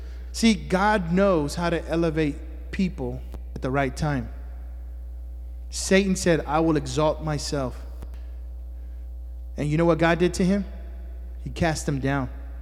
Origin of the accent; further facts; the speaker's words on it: Houston, Texas, United States; I came from Fifth Ward, and if you know anything about Fifth Ward in the 1980s and 90s, crack babies, amen?